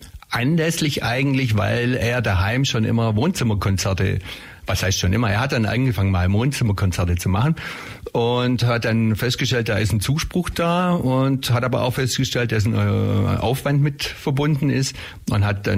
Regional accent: Ulm, Baden-Württemberg, Germany; ich bin in Ulm aufgewachsen, ich habe hier auch schon in mehreren Bands gespielt

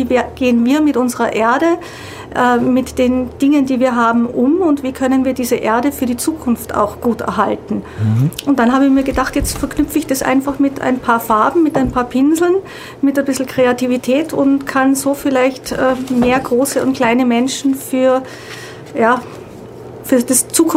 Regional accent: Austria; accent: Austrian; now in Ulm, Germany; Ich bin ursprünglich Österreicherin, das werdet ihr an dem etwas eigenartigen Dialekt mitunter merken, und lebe aber jetzt seit etwa 10 Jahren hier in Ulm und in der Nähe von Ulm.

